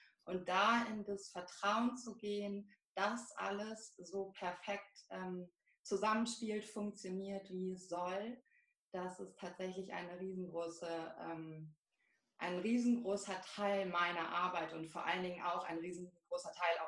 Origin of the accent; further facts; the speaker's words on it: Lower Saxony, Germany; ich bin 37 Jahre jung, ich komme aus dem Emsland.